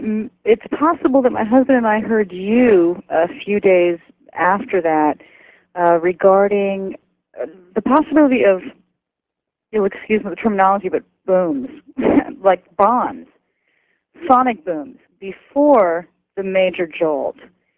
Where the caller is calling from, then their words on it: San Francisco, California, United States; calling from San Francisco.